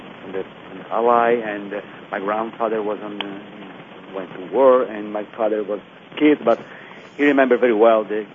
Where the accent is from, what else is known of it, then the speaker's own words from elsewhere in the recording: Italy; moved away as an adult; now in Brooklyn, United States; I'm in New York City right now. I'm living in Brooklyn. I moved here 3 years ago from Italy and tried to build a new career here.